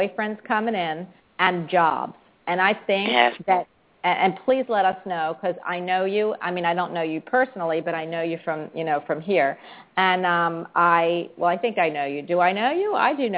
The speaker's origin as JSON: {"language": "English", "town": "Philadelphia", "region": "Pennsylvania", "country": "United States", "said": "I am from Philadelphia, and I don't think I have an accent, but people say, where are you from? I'm like, no, I'm not from New York."}